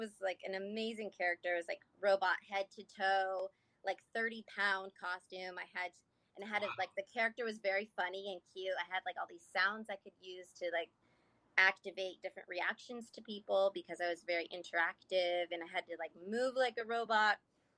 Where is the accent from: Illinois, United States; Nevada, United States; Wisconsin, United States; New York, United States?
Nevada, United States; Las Vegas; also born or lived in San Diego; Born in San Diego area. But I mostly grew up in Las Vegas. So... I got a little bit of that edge